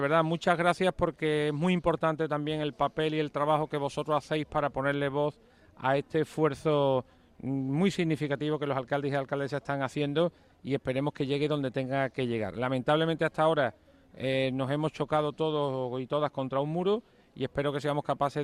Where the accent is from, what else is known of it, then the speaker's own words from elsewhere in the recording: La Rinconada, Andalusia, Spain; soy alcalde de mi pueblo, de La Rinconada